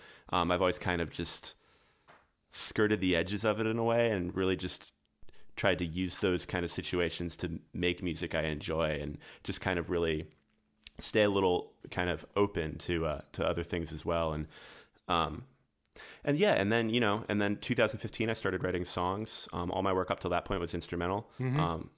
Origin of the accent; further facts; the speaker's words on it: Annapolis, Maryland, United States; Yeah, so I'm from Annapolis, Maryland, and both of my parents are bluegrass musicians